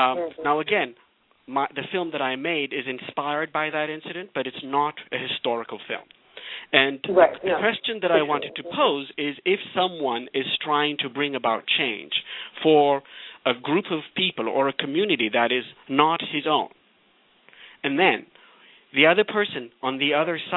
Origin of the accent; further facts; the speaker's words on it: Ethiopia; when I was growing up in Ethiopia, it never occurred to me there were no role models.